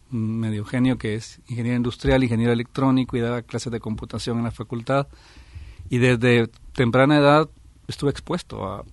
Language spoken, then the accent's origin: Spanish; El Salvador; yo soy originalmente de El Salvador, uno de los países más pequeños de América, con casi 8 millones de habitantes.